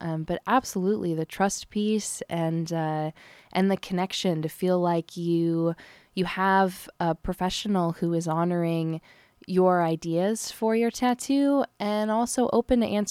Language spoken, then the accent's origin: English; Portland, Oregon, United States; I was immersed in a wonderful arts community growing up in Portland